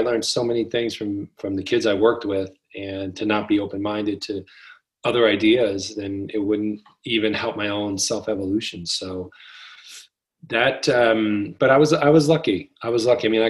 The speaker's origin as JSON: {"language": "English", "region": "New York", "country": "United States", "said": "more so just being a New Yorker, as I think all of us are tied to New York"}